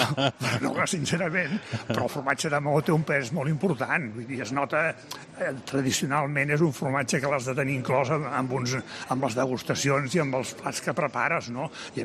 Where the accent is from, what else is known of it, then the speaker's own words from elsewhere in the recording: Terrassa, Catalonia, Spain; jo sóc nascut a Terrassa, que és una ciutat a prop de Barcelona. Sóc un jove d'una ciutat industrial que va estudiar capacitació agrària per anar-se'n a viure al camp